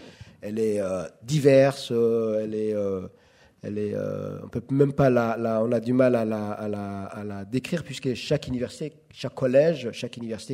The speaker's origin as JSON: {"language": "French", "country": "Djibouti", "first_language": "Somali", "second_language": "French", "said": "Moi, je suis de langue somalienne, je suis djiboutien."}